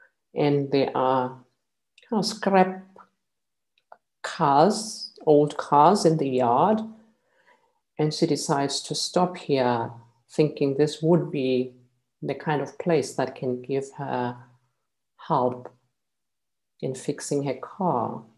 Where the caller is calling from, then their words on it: South Africa; I'm joining you from South Africa.